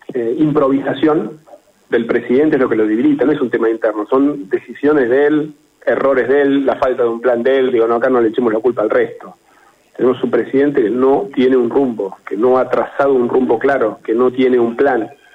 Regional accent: Argentina; somos todos argentinos y estamos para ayudar, por supuesto.

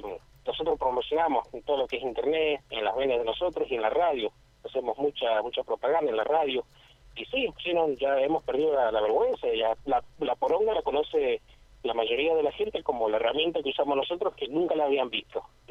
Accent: Mendoza, Argentina; moved away; Me gustaría abrir una sucursal allá en Mendoza, que... Ahí nací yo y soy mendocino

